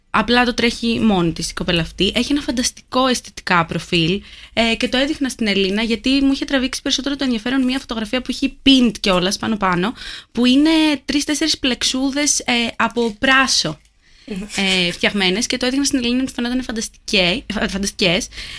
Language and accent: Greek; Nea Filadelfeia, Attica, Greece; Είμαι από την Νέα Φιλαδέλφια, αλλά είναι σαν να είμαι από την Νέα Ιωνία.